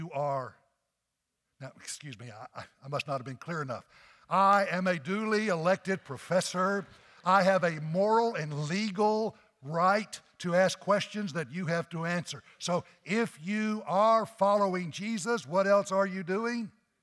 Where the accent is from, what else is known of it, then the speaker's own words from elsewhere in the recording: New Orleans, Louisiana, United States; Now, I'm from New Orleans, and in New Orleans, one of our favorite things to have for lunch is a po' boy sandwich.